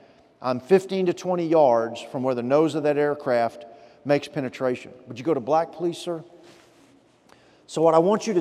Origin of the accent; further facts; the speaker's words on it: Fort Worth, Texas, United States; In fact, as a kid growing up in Fort Worth, making jokes about Dallas